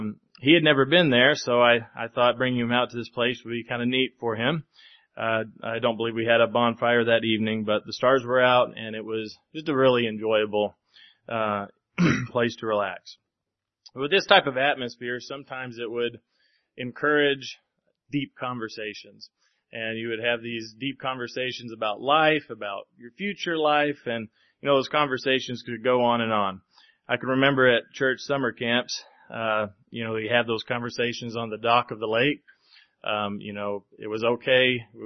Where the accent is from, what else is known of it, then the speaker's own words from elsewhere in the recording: Kentucky, United States; Well, growing up in Kentucky as a senior in high school, I guess you would say we had some random hangout spots, one being the local Minute Mart.